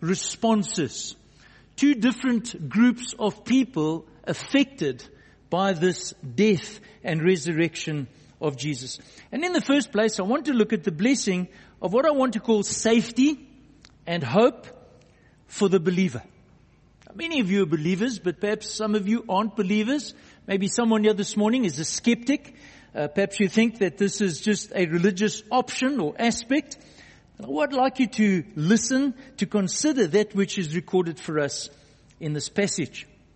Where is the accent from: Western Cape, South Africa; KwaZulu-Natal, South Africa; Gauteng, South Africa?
Gauteng, South Africa; Johannesburg; I grew up in Johannesburg, and because Johannesburg is literally hundreds of tunnels underneath of it, we frequently experienced earth tremors.